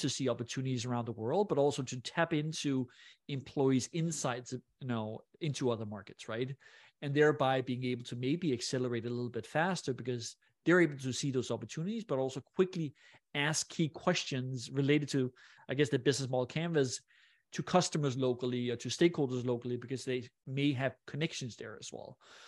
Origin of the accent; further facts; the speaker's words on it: Denmark; English is a second language; I'm Danish, I'm European, I'm not perfect with English.